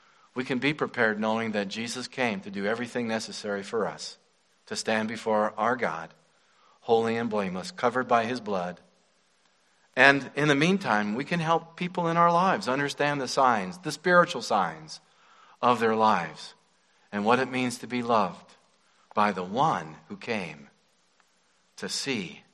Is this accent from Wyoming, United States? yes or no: yes; Jackson, Wyoming, United States; back in my hometown in Jackson, Wyoming.